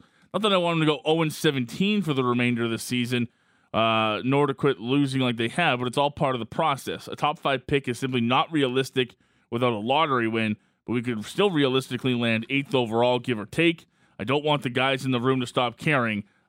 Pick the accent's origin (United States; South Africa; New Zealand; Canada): Canada; Calgary, Alberta; as long as I've been here and I've been born and raised in Calgary